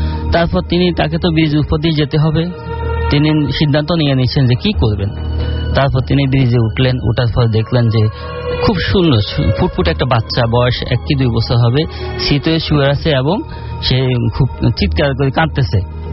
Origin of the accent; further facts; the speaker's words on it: Daganbhuiyan, Chittagong Division, Bangladesh; now in Dhaka, Bangladesh; আমার বাড়ি ফেনী জেলার দাগনভূঞা থানা গোবিন্দপুর গ্রামে। আমি এসেছি মূলত ঢাকা নয়াপল্টন থেকে।